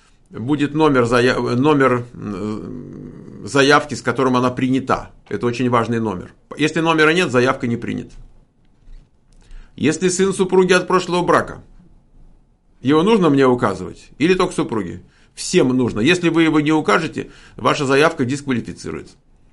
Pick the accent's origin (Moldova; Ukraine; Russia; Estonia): Ukraine; Novoamvrosiivske, Donetsk Oblast; born there; Родилась в Украине, в ПГТ, поселок городского типа, видимо, Новоамвросиевская.